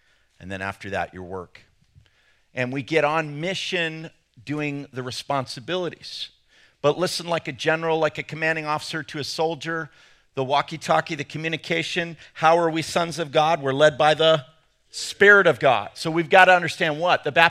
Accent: England, United Kingdom; That is I'm from England.

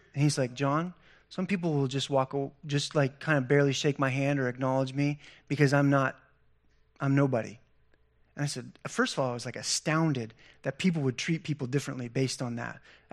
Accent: Pennsylvania, United States; I grew up in Pennsylvania. I grew up on a farm. I was a farm kid. We were poor.

